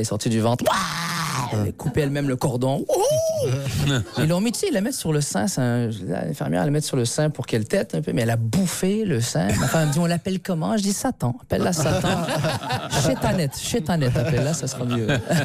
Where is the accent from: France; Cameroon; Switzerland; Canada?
Canada; Laval, Quebec; born there; Je suis né au Québec.